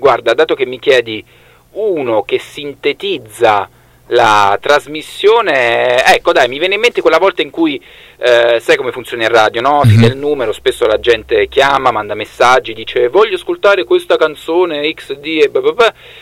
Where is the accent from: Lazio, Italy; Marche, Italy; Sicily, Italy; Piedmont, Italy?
Lazio, Italy; io non sono di Roma, sono di qui vicino, vabbè.